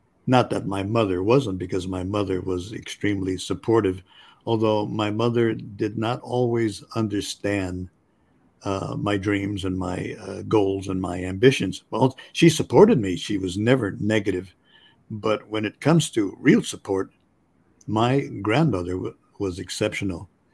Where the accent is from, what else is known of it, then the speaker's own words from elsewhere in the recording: Santa Barbara, California, United States; And so all of us kids growing up in Santa Barbara were encouraged to go into the arts.